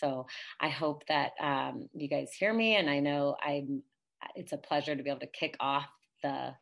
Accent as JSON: {"language": "English", "region": "Virginia", "country": "United States", "tie": "born or raised there", "said": "I grew up in Virginia, and learning about the dangers of drinking and driving"}